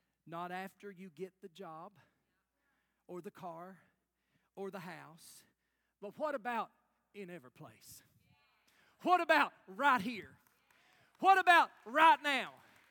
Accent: Knox County, United States; Listen, I was raised in Knox County. Can I get a witness? Some of y'all know what I'm talking about. I was raised in Knox County.

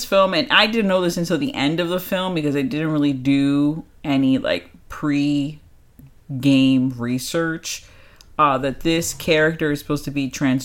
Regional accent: New York, United States; I was born and raised in New York, so I have, you know, a love for my city

